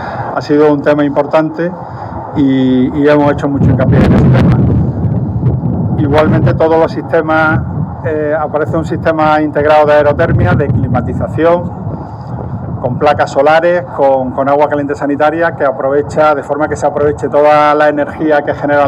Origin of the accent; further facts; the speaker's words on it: Málaga, Andalusia, Spain; especialmente para mí como arquitecto, como malagueño y malaguista.